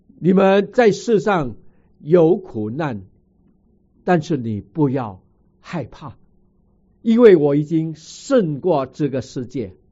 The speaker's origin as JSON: {"language": "Chinese", "country": "China", "said": "我们中国人到新年的时候，我们一定会找一个新的衣服穿上。我还记得小的时候父母到新年的时候给一个新的衣服让我们穿"}